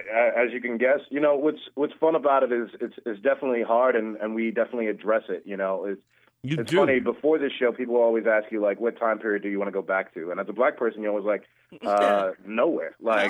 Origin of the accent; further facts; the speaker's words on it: New York, United States; I'm back in my hometown just for the day in New York, and it feels good, man.